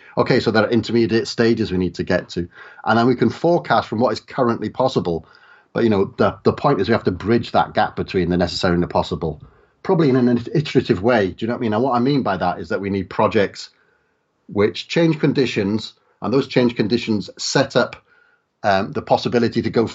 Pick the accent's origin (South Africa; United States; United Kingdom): United Kingdom; Wales; you know, I grew up in the South Wales valleys, and like, you know, in the 1930s and 40s